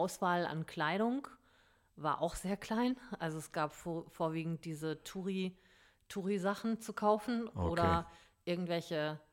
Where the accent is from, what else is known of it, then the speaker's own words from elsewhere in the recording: Germany; Wir natürlich als Deutsche